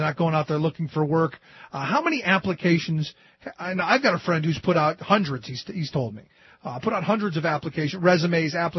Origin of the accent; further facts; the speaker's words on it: Cleveland, Ohio, United States; I grew up in Cleveland. When the steel mills were shuttered there